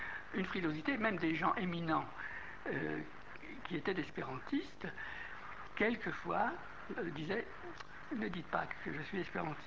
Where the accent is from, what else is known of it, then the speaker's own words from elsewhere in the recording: France; born there; je suis né par hasard en France, je suis par hasard français, je n'y suis pour rien, je n'en ai ni honte ni gloire. Et je suis homme d'abord et citoyen du monde